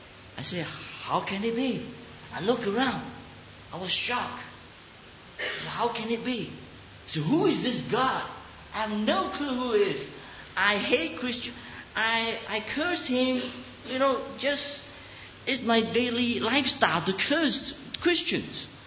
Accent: Malaysia; born there; English is a second language; I was born in Malaysia. My dad ran away from China, communist China, when they took over, and he just got in time on a big boat and got to Malaysia.

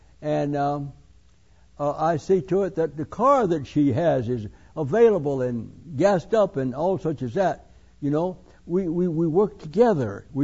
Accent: Alabama, United States; She was from Minnesota. I'm from Alabama. She's a country girl, raised poor. I'm a country boy, raised poor

